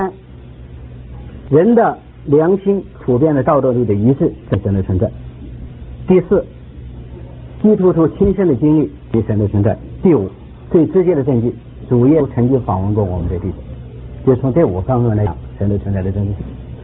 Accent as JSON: {"language": "Chinese", "country": "China", "tie": "born or raised there", "said": "反正我是从小大陆长大，所以受了很多无神论的教育。"}